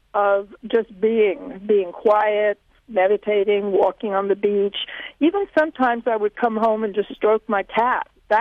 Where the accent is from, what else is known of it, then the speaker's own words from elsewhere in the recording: Minnesota, United States; now in California, United States; Well, first of all, I remember when I first arrived in California, I came from Minnesota, transcendental meditation was all the rage.